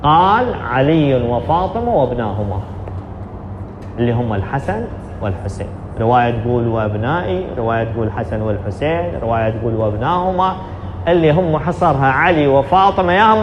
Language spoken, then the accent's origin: Arabic; Iraq; أسهل شيء عندنا بالعراق يصيحون ليل نهار عمره عمره